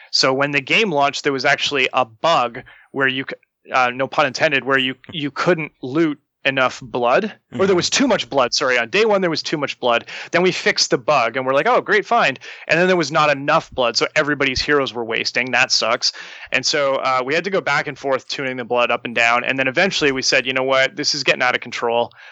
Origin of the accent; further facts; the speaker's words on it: Yellowknife, Northwest Territories, Canada; Well, I grew up in Yellowknife, and in the summer, in the Northwest Territory in Canada